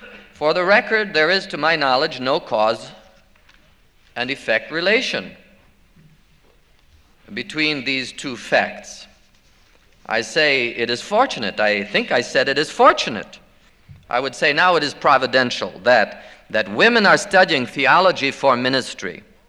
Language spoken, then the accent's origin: English; Chicago, Illinois, United States; Well, I'm from Chicago. I've been there 20 years. I don't like it there.